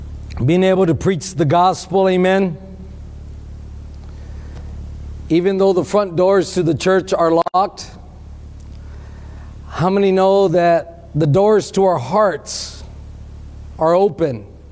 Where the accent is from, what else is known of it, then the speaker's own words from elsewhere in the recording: Texas, United States; I know there's a few people from Texas, my hometown there, tuning in here this morning